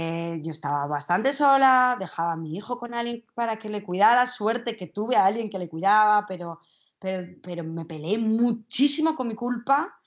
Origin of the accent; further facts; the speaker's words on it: Zaragoza, Aragon, Spain; now in Madrid, Spain; desde que vine a Madrid. Yo soy de Zaragoza, ya dejar a mi familia y a mis amigos para mí fue un súper roto